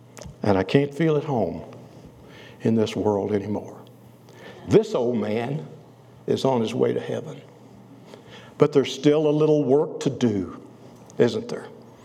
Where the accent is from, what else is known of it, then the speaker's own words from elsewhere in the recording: United States; Oh yes, I'm an American.